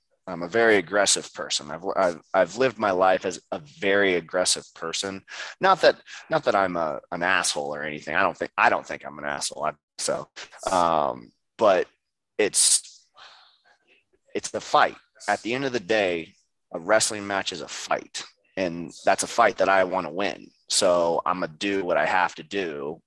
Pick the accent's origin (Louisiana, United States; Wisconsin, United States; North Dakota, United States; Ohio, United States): Ohio, United States; Columbus; I'm in Columbus. I'm in my hometown. How am I supposed to heal in my hometown?